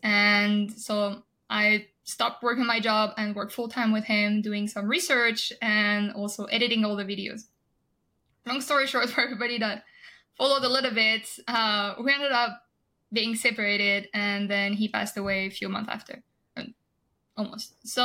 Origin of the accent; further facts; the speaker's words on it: France; English is a second language; now in United States; I'm originally from France. My background is in finance, and I came to this country. I'm located in the US by myself with one luggage